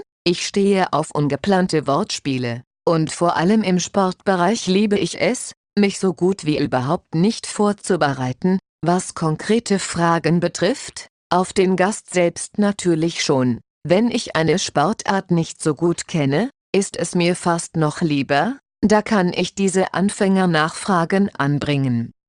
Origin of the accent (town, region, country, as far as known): Austria